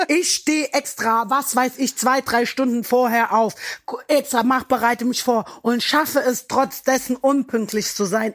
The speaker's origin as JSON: {"language": "German", "town": "Frankfurt", "region": "Hesse", "country": "Germany", "said": "Nee, ich komme ja aus Frankfurt, Hessen, ne?"}